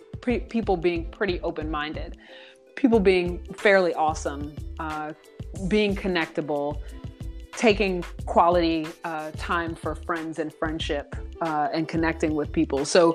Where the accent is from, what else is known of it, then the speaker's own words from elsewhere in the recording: Chicago, Illinois, United States; And I'm a house head growing up in Chicago.